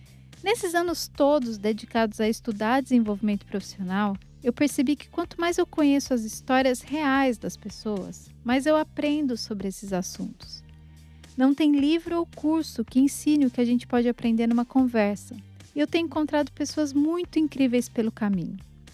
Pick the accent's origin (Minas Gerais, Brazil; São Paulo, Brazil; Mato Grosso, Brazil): São Paulo, Brazil; São Manuel; now in United States; Eu nasci em São Manuel, interior de São Paulo, terra de café e cana-de-açúcar. Eu cresci rodeada por essas plantações e por gente forte igual café e doce igual caldo de cana. Eu moro nos Estados Unidos há 6 anos